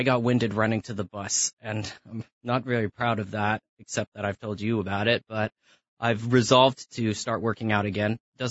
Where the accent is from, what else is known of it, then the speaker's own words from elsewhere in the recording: California, United States; No, actually, like most people, I'm not from here. I grew up in the Bay Area.